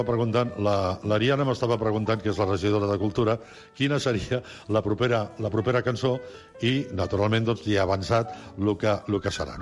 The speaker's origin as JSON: {"language": "Catalan", "town": "Montblanc", "region": "Catalonia", "country": "Spain", "tie": "born or raised there", "said": "El meu poble."}